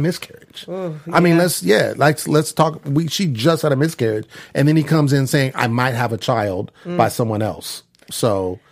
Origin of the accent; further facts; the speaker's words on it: California, United States; I'm from Northern California.